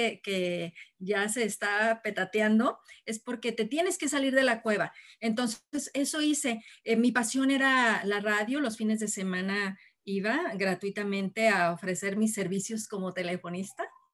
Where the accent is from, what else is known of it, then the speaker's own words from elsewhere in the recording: Guadalajara, Jalisco, Mexico; Yo soy de aquí de Guadalajara y todo mi trabajo ha sido aquí en Jalisco.